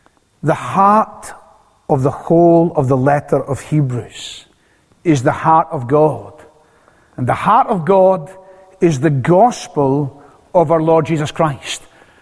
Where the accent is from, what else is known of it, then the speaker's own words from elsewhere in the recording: Scotland, United Kingdom; "Hey, I'm from Scotland. Where I come from, we say hello."